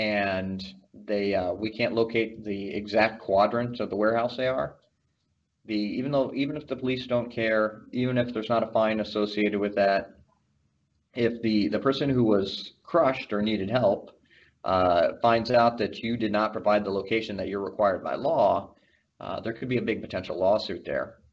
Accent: United States; As you can tell, I'm an American.

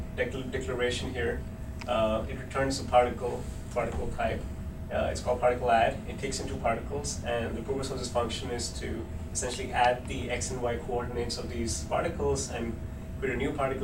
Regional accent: India; born there; also born or lived in Canada; But essentially, I was born in India and pretty much raised everywhere. Most recently, Canada. I was there for 8 years for my undergrad.

